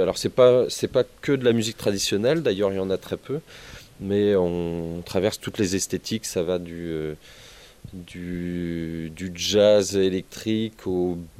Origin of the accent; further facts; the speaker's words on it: Brittany, France; nous on est originaire du pays d'Auray, donc du côté de Plunerette.